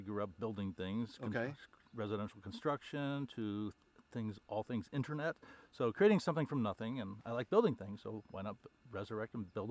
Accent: St. Louis, Missouri, United States; Well, I mean, I grew up in St. Louis in the Midwest

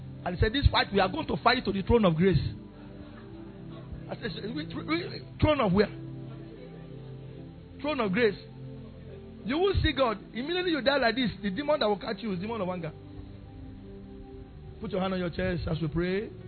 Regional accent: South East, Nigeria; We Igbo. We are proud people. We don't take nonsense.

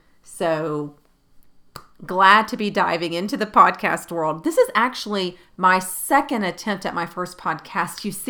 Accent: the South, United States; accent: Southern; but I'm here in the upstate of South Carolina. If you can't tell by my accent, I'm a little bit Southern.

